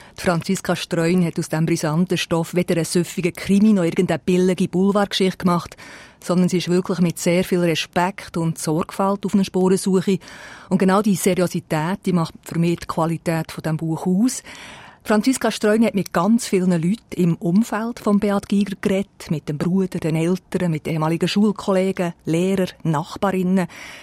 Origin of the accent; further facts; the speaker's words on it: Thun, Bern, Switzerland; Ich bin auch in der Gegend von Thun aufgewachsen